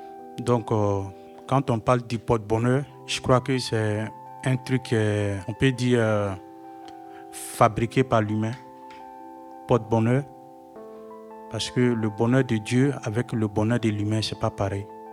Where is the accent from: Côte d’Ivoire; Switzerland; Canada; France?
Côte d’Ivoire; pendant la guerre chez nous en Côte d'Ivoire